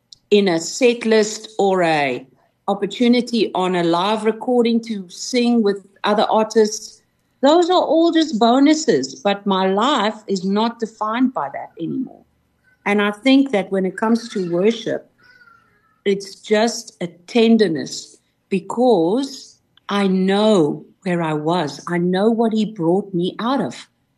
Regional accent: South Africa; first language Afrikaans; English is a second language; first song I ever wrote was actually Afrikaans. And so I have written material that is obviously in my mother language.

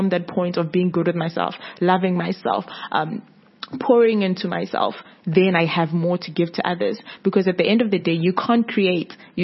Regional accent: Cape Town, Western Cape, South Africa; remember I just traveled, I was from Cape Town

